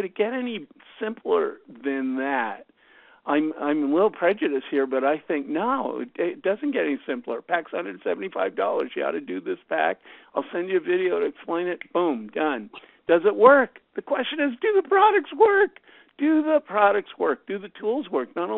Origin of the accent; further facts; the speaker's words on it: Canada; And, you know, I'm from Canada, and I always love bragging about the fact that I'm from Canada. I love Canada.